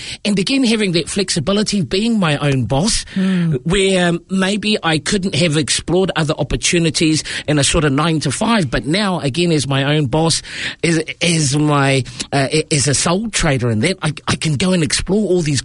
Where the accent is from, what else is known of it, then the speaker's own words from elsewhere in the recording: Porirua, Wellington, New Zealand; So I am a very proud product of Porirua. Mm-hmm. So born and raised in Ascot Park.